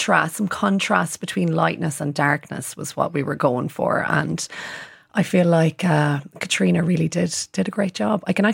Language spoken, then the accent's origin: English; County Laois, Ireland; I'm from Laois